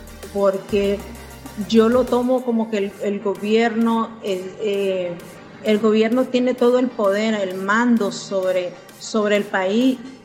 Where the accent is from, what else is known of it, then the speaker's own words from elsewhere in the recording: Nicaragua; now in Tuxtla Gutiérrez, Mexico; soy nicaragüense, tengo 39 años de edad y pues aquí estoy ahora en el país de México. Soy inmigrante y con la esperanza de que el país me dé refugio, estoy en la ciudad de Tuxtla Gutiérrez